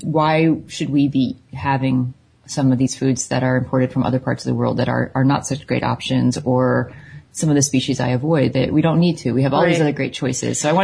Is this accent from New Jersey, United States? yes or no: yes; New Jersey, United States; So I grew up in New Jersey